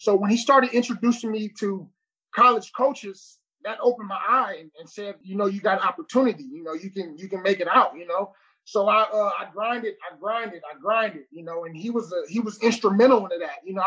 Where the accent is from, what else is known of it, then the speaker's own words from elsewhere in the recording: Oakland, California, United States; like you said, man, I grew up in Oakland, California. You know, a lot of drugs, a lot of gangs, a lot of violence.